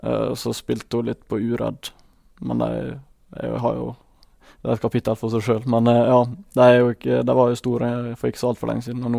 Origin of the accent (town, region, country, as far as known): Spjelkavik, Møre og Romsdal, Norway